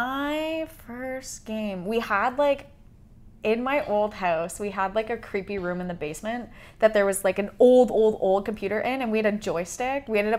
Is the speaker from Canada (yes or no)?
yes; Canada; accent: Canadian; Also, we're Canadian